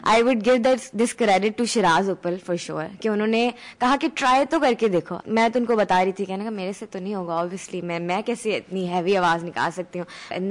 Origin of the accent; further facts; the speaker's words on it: Lahore, Punjab, Pakistan; also born or lived in Rahim Yar Khan; میں پیدا تو ریمیا خان میں ہوئی تھی, I guess I was only one, تو میرے ابا ہمیں لاہور لے آئے, براٹ اپ میرا لاہور میں.